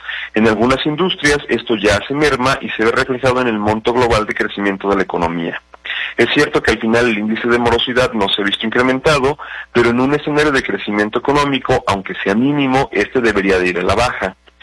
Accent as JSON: {"language": "Spanish", "country": "Mexico", "said": "Cada vez más somos los mexicanos también que dependemos del uso de tarjetas de crédito"}